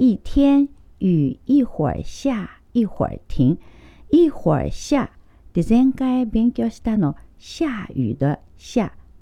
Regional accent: Shanghai, China; Japanese is a second language; now in Japan; うん、私のふるさとの上海では。

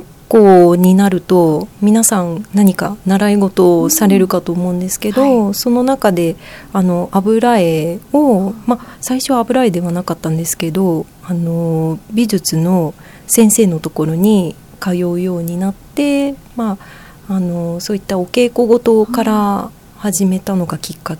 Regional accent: Fujisawa, Kanagawa, Japan; 小さい頃から藤沢市に住んでおりますので、その藤沢市で働きたいなと思った

